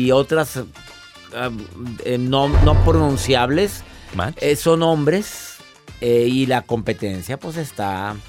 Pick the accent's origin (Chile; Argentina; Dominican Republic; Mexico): Mexico; mire, le voy a explicar, soy mexicano, se abre así.